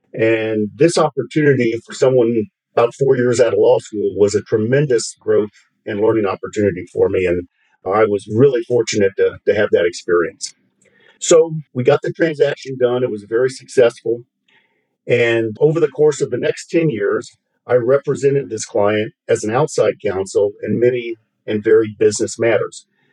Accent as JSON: {"language": "English", "region": "Florida", "country": "United States", "tie": "born or raised there", "said": "I was raised on the Florida Gulf Coast, and I had a pretty traditional upbringing as a suburban kid in the 60s and 70s."}